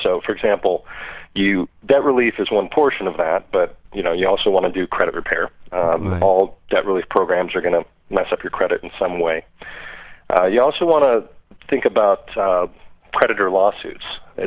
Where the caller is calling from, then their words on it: Seattle, Washington, United States; Seattle, Washington.